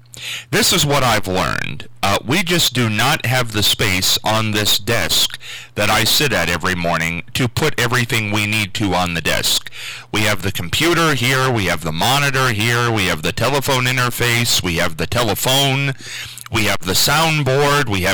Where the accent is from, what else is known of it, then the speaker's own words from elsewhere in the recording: Marion, United States; when I was growing up in Marion